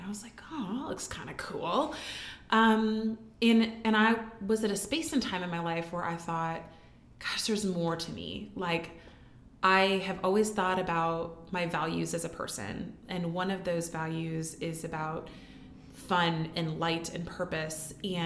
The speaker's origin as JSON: {"language": "English", "town": "Hartford", "region": "South Dakota", "country": "United States", "tie": "born or raised there", "said": "I am originally from the Sioux Falls area. I grew up in Hartford."}